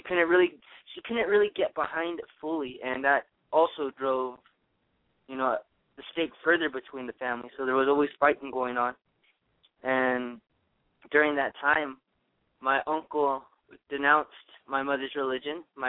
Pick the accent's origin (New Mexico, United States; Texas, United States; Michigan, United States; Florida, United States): New Mexico, United States; Crystal; I'm from Crystal, New Mexico. I'm born for the Bitterwater clans, and also born for the Tangle clans. I'm 26 years old